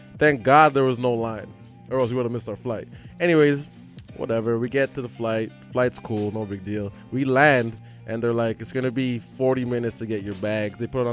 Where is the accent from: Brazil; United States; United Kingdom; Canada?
Canada; Surrey, British Columbia; I'm from Surrey.